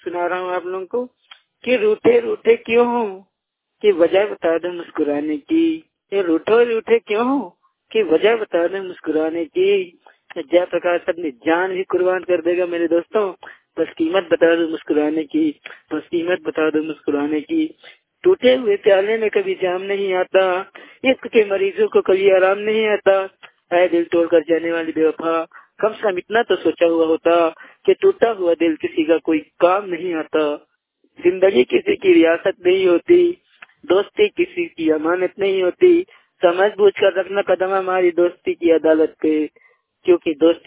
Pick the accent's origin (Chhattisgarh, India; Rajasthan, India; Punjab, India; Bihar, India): Chhattisgarh, India; Khairagarh; और मैं जिला खैरदान छत्तीसगढ़ से बिलोंग करता हूँ।